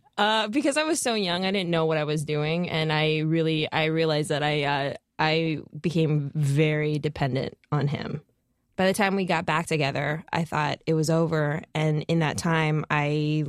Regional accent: Minnesota, United States; moved away as an adult; I was coming from Minnesota.

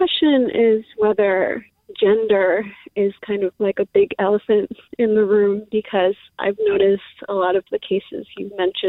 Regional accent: Japan; I come from a country where there's no guns. We're from Japan.

